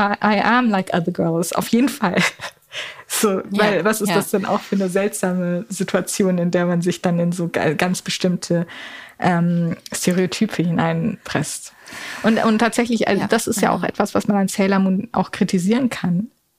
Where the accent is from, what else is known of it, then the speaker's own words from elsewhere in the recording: Germany; born there; aber ich bin in Deutschland geboren, weil es war noch Apartheid. Meine Eltern hätten nicht heiraten dürfen in Südafrika.